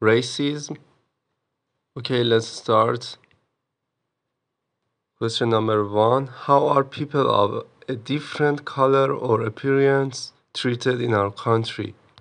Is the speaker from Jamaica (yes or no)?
no; Iran; English is a second language; and when I say I'm from Iran, they change their behavior